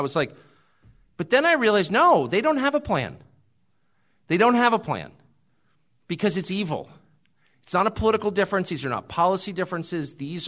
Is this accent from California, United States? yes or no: yes; La Jolla, California, United States; I grew up in La Jolla, California. Talk about freaky personal lives. There was not one person in my town who had a normal sex life.